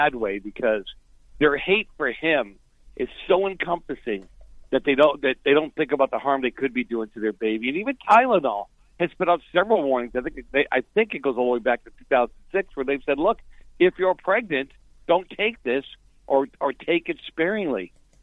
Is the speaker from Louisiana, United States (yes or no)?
no; Boston, Massachusetts, United States; I grew up in Boston